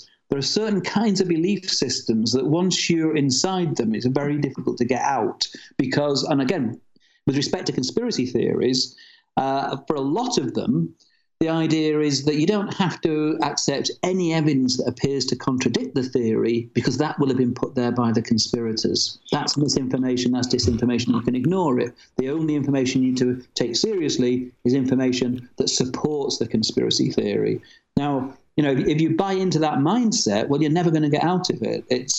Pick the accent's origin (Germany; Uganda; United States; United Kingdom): United Kingdom; but then again, I'm British.